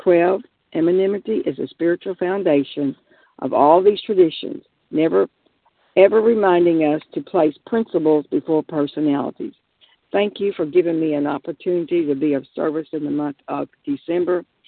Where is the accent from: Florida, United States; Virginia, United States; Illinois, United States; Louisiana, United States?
Florida, United States; Pensacola; I'm from Pensacola, Florida, and I'm a grateful recovered food addict.